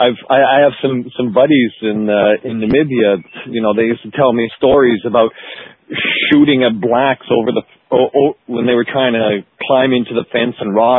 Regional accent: Canada; my phone comes up as restricted caller because I'm Canadian.

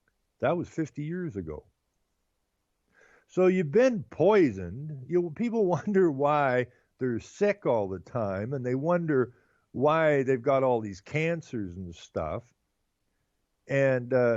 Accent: Ontario, Canada; because I was from the Ottawa Valley, so most of the creeks were running through rocks and whatnot.

